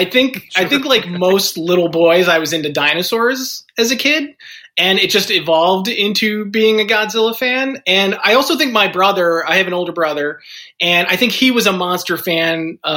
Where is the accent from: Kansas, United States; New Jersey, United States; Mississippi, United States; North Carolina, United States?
New Jersey, United States; I'm from New Jersey. And the local affiliate there, WWR-TV, which is Channel 9, on Thanksgiving, they would show three King Kong movies on Thanksgiving Day